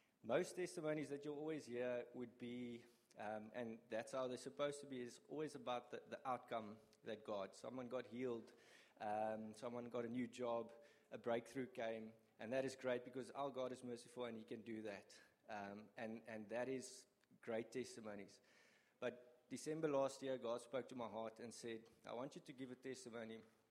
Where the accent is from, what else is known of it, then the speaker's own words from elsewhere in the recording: Kempton Park, Gauteng, South Africa; now in Langebaan, South Africa; We are originally from Kempton Park. We've been married for 8 years. And we moved to Langebaan about four or five years ago.